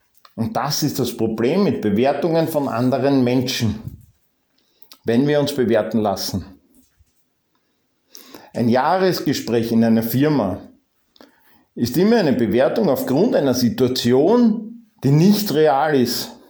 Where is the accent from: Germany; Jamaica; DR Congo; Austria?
Austria; Mein Deutsch ist nicht so gut. Ich bin Österreicher, oder? Schneibt's. Gut, ich habe kein Deutsch, ich habe Österreichisch.